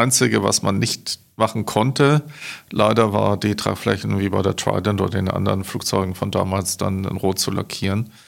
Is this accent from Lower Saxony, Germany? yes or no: no; Filderstadt, Baden-Württemberg, Germany; Ich bin ja in Stuttgart aufgewachsen, also in einem kleinen Dorf, Filderstadt, nahe beim Stuttgarter Flughafen.